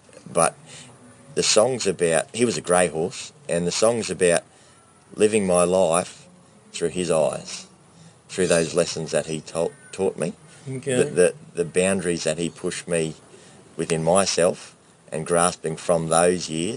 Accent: Australia; But I like to sort of cover the broad sort of aspect of being an Australian.

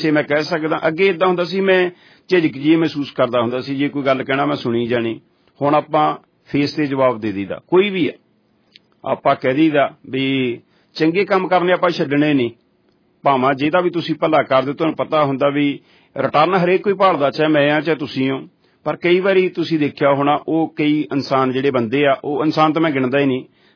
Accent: Kohala, Punjab, India; ਮੇਰਾ ਪਿੰਡ ਕੋਹਾਲਾ

